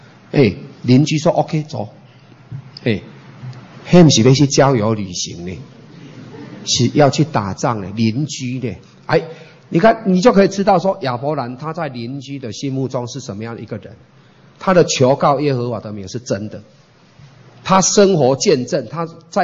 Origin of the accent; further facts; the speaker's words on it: Taiwan; 不像我们台湾人很多，以前台湾人很多